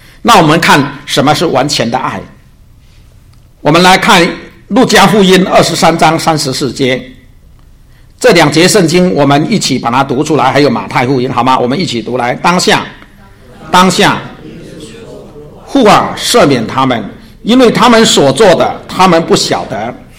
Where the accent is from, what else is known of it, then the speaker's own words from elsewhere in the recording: China; 我们小时候在中国大陆是这样教育的。